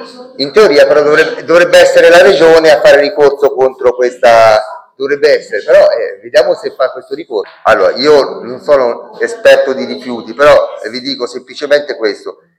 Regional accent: Marche, Italy; io mi ricordo quando ero piccolo, vivevo nelle Marche, quando ero piccolo

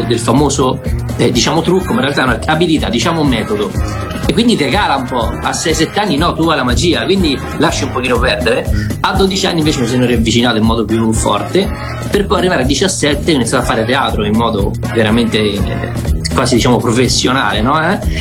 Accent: Foligno, Umbria, Italy; se parlo un po' mi fanno: sei di Roma? No, sono di Foligno, Umbria, sempre Umbria.

